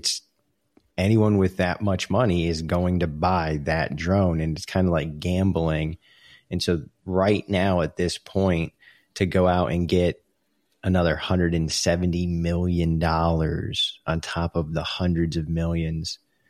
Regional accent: New England, United States; Because I did the same thing growing up in New England, visiting cousins in Vermont.

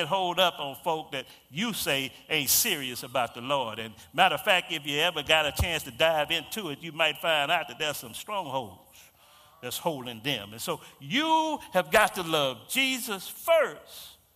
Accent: Houston, Texas, United States; A little boy growing up in Third Ward, Houston, hanging out in the court, Berry Court, playing and getting in trouble.

